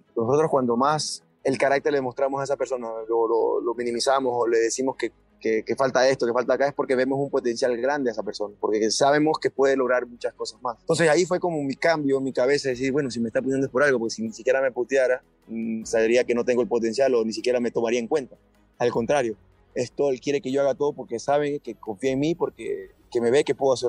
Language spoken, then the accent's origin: Spanish; Ecuador; soy más ecuatoriano que cualquiera